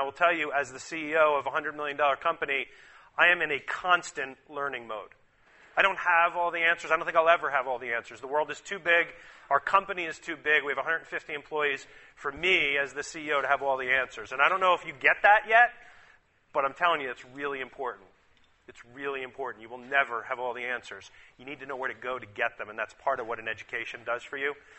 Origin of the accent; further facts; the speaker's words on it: New Jersey, United States; But I grew up in northern New Jersey.